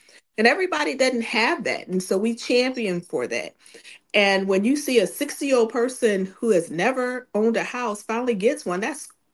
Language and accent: English; Augusta, Georgia, United States; now in Atlanta, United States; My husband and I are from Augusta, Georgia. I'm here from Atlanta.